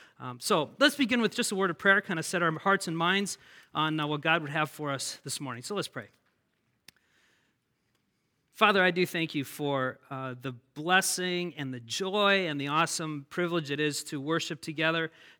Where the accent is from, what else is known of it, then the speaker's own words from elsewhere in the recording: Minnesota, United States; I'm from Minnesota